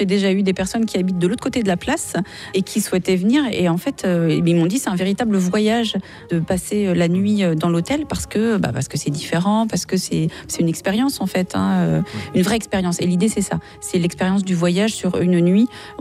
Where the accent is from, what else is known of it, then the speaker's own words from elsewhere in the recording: Rennes, Brittany, France; Alors, je ne suis pas originaire de Brest, je suis originaire de Rennes, mais je suis bretonne.